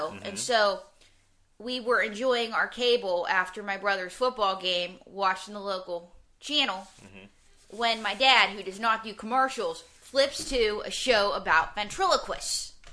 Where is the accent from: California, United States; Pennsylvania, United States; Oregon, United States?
Pennsylvania, United States; Pittsburgh; Pittsburgh, originally.